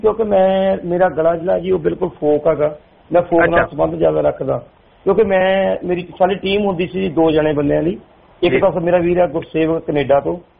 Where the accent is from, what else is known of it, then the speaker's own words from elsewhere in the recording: Kothe, Punjab, India; born there; ਛੋਟਾ ਜਿਹਾ ਪਿੰਡ ਹੈ ਕੋਠੇ, ਉੱਥੇ ਮੇਰਾ ਜਨਮ ਹੋਇਆ ਜੀ ਭਾਜੀ।